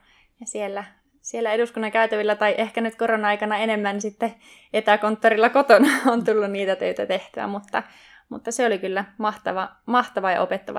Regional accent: Kempele, North Ostrobothnia, Finland; now in Helsinki, Finland; mä oon 29-vuotias yhteiskuntatieteiden maisteri kansainvälisistä suhteista ja oon kotoisin Kempeleestä, mutta vähän sitten asunut oikeastaan ympäri maailmaa nuoren elämäni aikana.

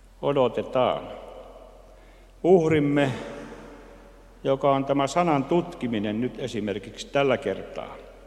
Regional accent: Salla, Lapland, Finland; Minä lappilaisena 50 vuotta asunut Lapissa, syntynyt Sallassa ja rajoja vartioinut montakymmentä vuotta

